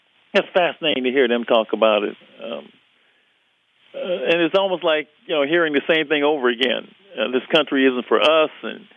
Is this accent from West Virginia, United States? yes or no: no; Los Angeles, California, United States; I grew up in Los Angeles. You know, I saw Los Angeles go up in an insurrection and as a young man in 1965, and saw it again in 1992 with Rodney King.